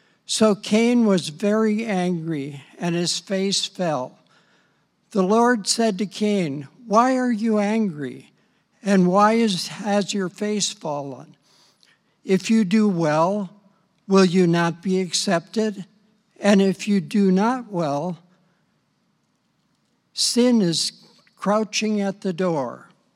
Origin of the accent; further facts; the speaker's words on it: Michigan, United States; Originally, I'm from Upper Michigan.